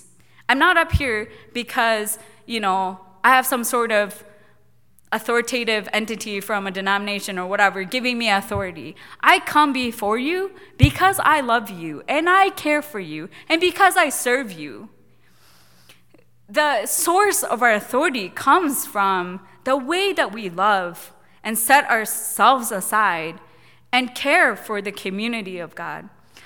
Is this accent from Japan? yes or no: yes; Japan; English is a second language; I feel like very, very connected to who I am as being Japanese. I grew up in Japan, I went to school in Japan for a while.